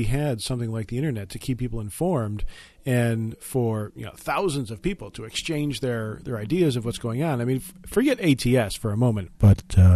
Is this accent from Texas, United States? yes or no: no; Buffalo, New York, United States; And growing up in Buffalo, I mean, there might be one I can get from L.A.